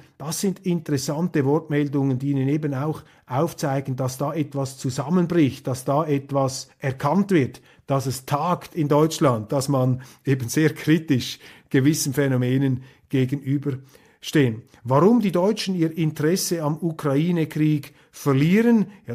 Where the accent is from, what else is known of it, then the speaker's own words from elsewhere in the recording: Switzerland; Als Schweizer, als bodenständiger Eidgenosse stehe ich solchen Überbauinstitutionen naturgemäß etwas kritisch gegenüber.